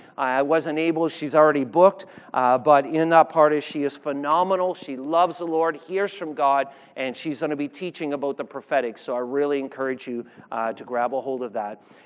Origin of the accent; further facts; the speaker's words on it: Canada; I know you're Canadian. I'm Canadian too.